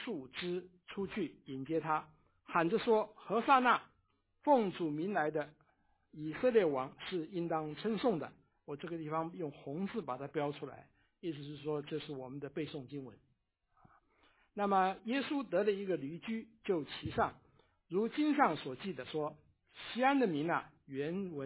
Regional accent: China; 这个我们大家都是中国人，我们知道的啊

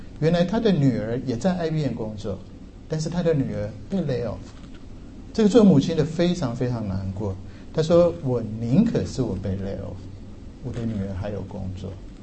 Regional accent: China; 但是我们中国人都知道寸金难买寸光阴

